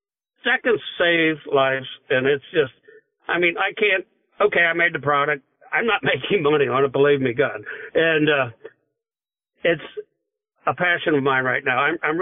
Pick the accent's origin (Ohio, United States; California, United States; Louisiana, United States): Ohio, United States; Hamilton; We just had one last week in my hometown around Hamilton, Ohio.